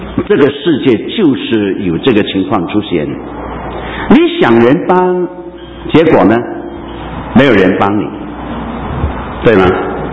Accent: China; now in United States; 不，我们中国人呢，我们中国人就喜欢这么自大，人定胜天。

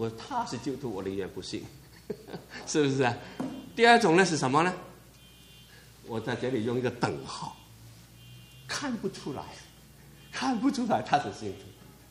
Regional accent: Hong Kong; 所以大家听我口音或者知道我背景，知道我从香港来

